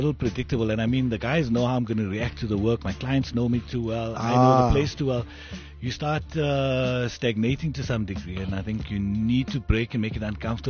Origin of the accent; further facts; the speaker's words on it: Polokwane, Limpopo, South Africa; growing up in Polokwane, in the school that I was in, it was exactly what you